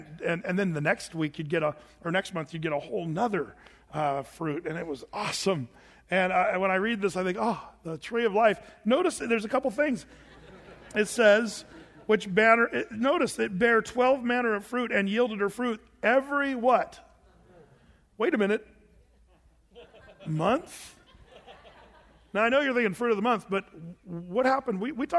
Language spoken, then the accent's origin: English; Medford, Oregon, United States; But see, we're from Medford, where Harry and David is. Tons of my friends work for Harry and David's.